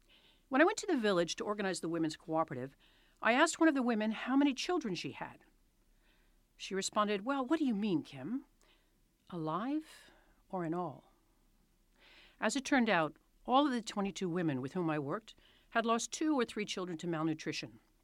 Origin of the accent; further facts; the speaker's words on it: New York, United States; born there; also born or lived in Switzerland; I was born in New York City, spent one of my high school years in Switzerland learning French